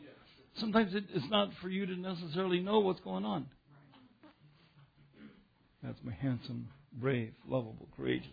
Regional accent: Denver, Colorado, United States; Maybe it's because I grew up in Denver

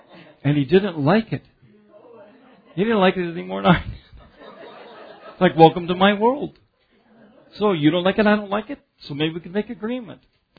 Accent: Denver, Colorado, United States; Maybe it's because I grew up in Denver

